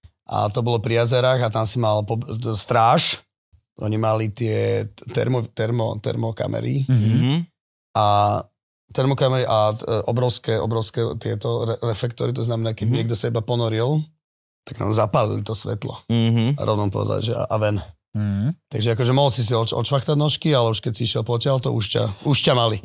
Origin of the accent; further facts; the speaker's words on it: Bratislava, Bratislava Region, Slovakia; Ja som chlapček z Petržalky, vieš.